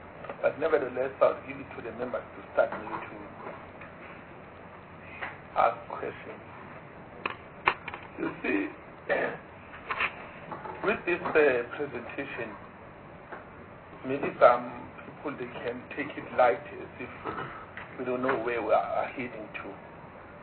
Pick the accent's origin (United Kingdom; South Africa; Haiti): South Africa; Bethal, Mpumalanga; born there; English is a second language; Myself, I was born in Bethal.